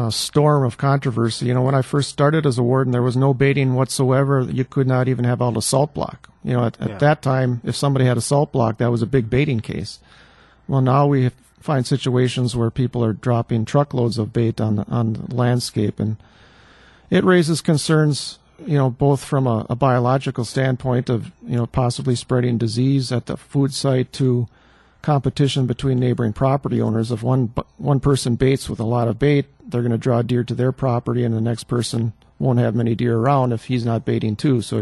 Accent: Wisconsin, United States; I grew up in Sheboygan County and never thought much happened there.

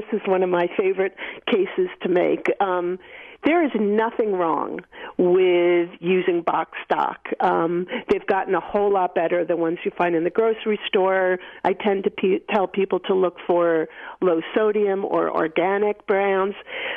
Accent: United States; Well, a lot of Jewish delis, I grew up outside of New York City. That was a big thing.

